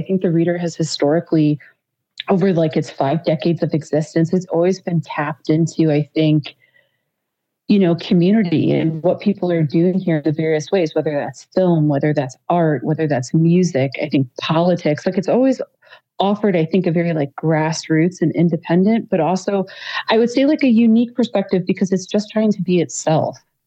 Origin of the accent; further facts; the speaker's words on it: Chicago, Illinois, United States; there's such an amazing legacy of resistance that is really just baked into the DNA of being a Chicagoan.